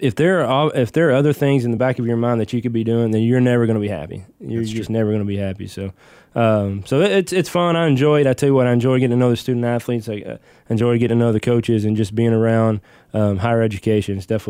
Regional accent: Mayfield, Kentucky, United States; Yeah, no, I'm originally from Mayfield, Kentucky. Was born and raised in western Kentucky, and it's a little small town there, about 20 minutes south of Paducah near Murray State University.

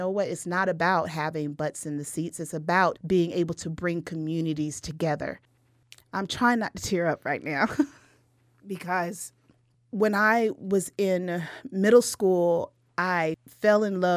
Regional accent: Fort Myers, Florida, United States; I was born and raised here, and I went to Fort Myers High School. I grew up in the Dunbar community and the old projects.

